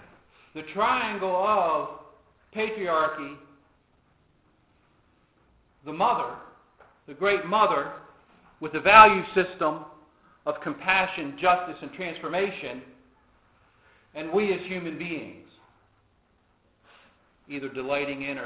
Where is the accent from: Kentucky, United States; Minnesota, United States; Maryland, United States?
Maryland, United States; Baltimore; Where I grew up in Baltimore, I think we had like four channels.